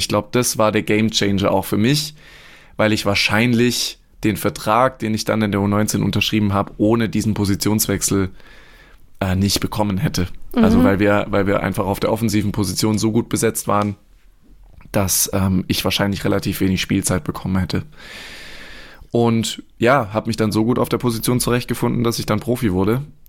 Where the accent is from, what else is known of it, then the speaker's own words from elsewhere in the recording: Baden-Württemberg, Germany; habe davor hier in der Reutlinger Gegend, wo ich aufgewachsen bin, in so einem kleinen Dorfverein gespielt.